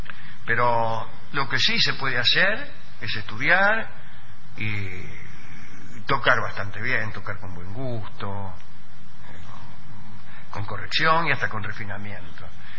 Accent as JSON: {"language": "Spanish", "town": "Oberá", "region": "Misiones", "country": "Argentina", "said": "soy de Oberá Misiones."}